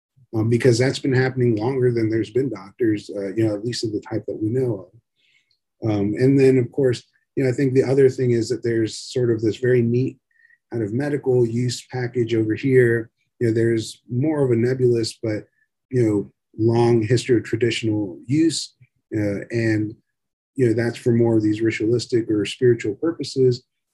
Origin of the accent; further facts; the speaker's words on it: Florida, United States; And so at least when I was growing up in South Florida, the 1990s, there's a huge rave scene, electronic dance music.